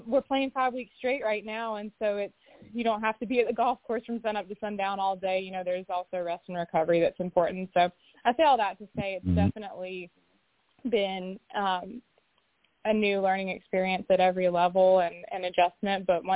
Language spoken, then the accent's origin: English; North Carolina, United States; because luckily I'm from North Carolina